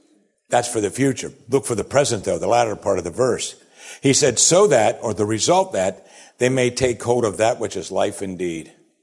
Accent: Pittsburgh, Pennsylvania, United States; because I'm from Pittsburgh

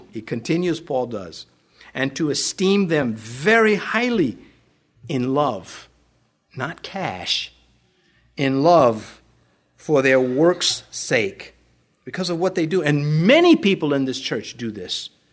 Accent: United States; I'm an American. I'm free to not submit all the time.

